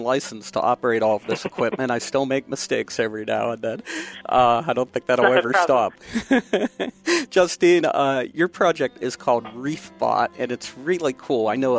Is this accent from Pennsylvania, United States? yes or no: yes; Pittsburgh, Pennsylvania, United States; growing up in Pittsburgh and not having any kind of relationship with the ocean